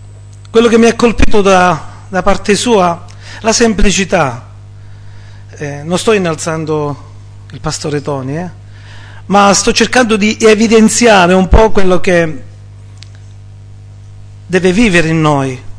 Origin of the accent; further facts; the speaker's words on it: Cosenza, Calabria, Italy; sono di Cosenza